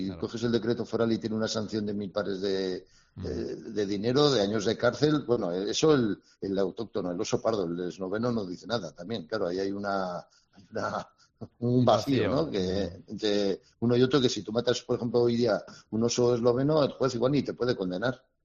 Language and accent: Spanish; Garde, Navarre, Spain; en la zona de mi pueblo, de Garde